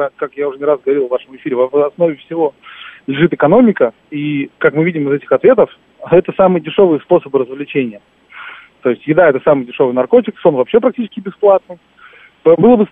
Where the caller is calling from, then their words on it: Moscow, Russia; Добрый день, я из Москвы.